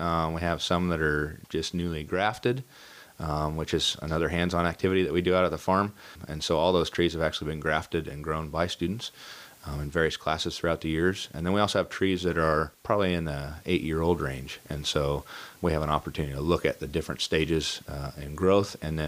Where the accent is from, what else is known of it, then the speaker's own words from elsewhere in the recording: Trinity County, United States; So I didn't grow up on a farm or a ranch. Born and raised in Trinity County and was interested in agriculture from a very young age.